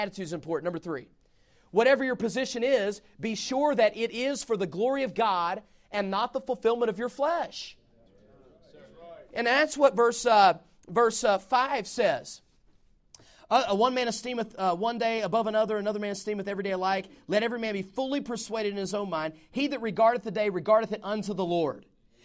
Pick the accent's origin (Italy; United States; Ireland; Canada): United States; Southeast; because I have old values, I'm from the Southeast, or because we're in California and everybody's cool here.